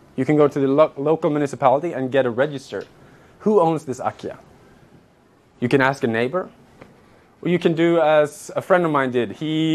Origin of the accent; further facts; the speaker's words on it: Stockholm, Stockholm County, Sweden; I'm from Stockholm and I would never buy a house in a different city in Stockholm, in Sweden, that I've never been to.